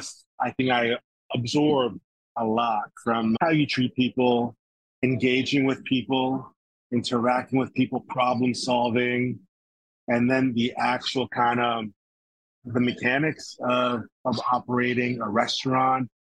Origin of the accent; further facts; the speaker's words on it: New York City, New York, United States; So I grew up in New York, specifically beyond just New York being a great melting pot, in Queens, where we just have the best sort of cuisines from all over the world.